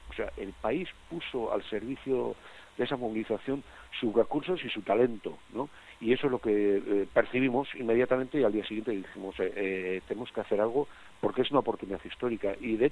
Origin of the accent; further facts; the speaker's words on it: Basque Country, Spain; Pues de la misma manera que decimos somos el pueblo vasco y tenemos derecho a decidir